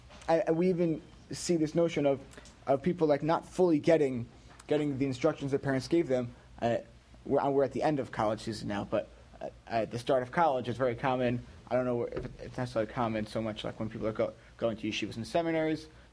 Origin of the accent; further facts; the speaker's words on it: Livingston, New Jersey, United States; now in New York, United States; My wife and I, when we first moved to Queens, I grew up in Livingston, New Jersey.